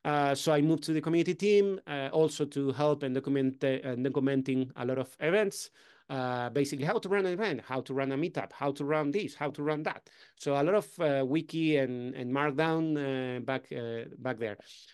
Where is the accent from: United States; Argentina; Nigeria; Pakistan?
Argentina; now in Spain; I'm from Argentina and I moved to Spain.